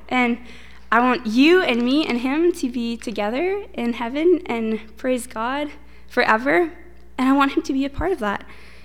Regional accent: Quebec, Canada; now in Edmonton, Canada; actually I'm not from Edmonton, I'm from Quebec.

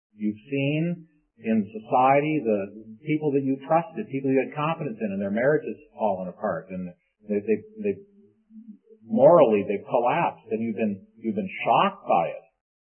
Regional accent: St. Catharines, Ontario, Canada; I'm just from St. Catharines across the lake.

